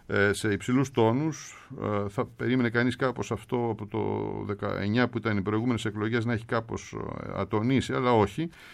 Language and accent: Greek; Thessaloniki, Central Macedonia, Greece; Καλημέρα στη Θεσσαλονίκη, την πατρίδα μου.